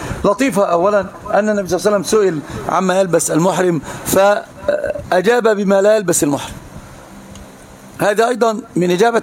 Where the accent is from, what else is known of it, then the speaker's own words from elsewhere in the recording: Upper Egypt, Egypt; فقلت أنا صعيدي أشد منك